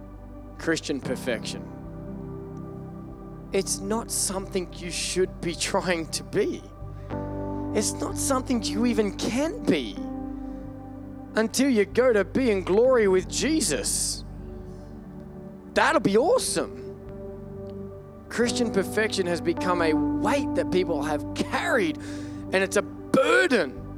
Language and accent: English; Australia; I'm Australian